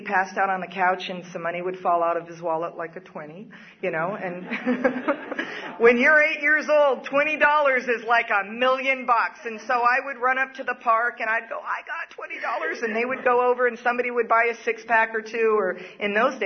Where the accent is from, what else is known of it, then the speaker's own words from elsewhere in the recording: San Diego, California, United States; I'm from San Diego, moved away for 10 years in L.A., but I'm from San Diego